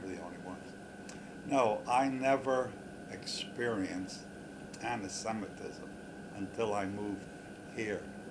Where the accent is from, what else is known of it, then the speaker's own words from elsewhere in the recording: Langhorne, Pennsylvania, United States; also born or lived in Philadelphia; I was born in Philadelphia, April the 30th, 1896. And we lived there till I was probably about 7 or 8 years old. And then we moved to Langhorne, Pennsylvania, which is a Quaker outfit, you know, Friends.